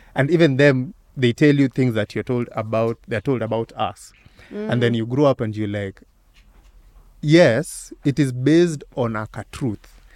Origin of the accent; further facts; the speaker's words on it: Kisumu, Kisumu County, Kenya; I grew up in Kisumu, which is actually quite different from growing up in Shags.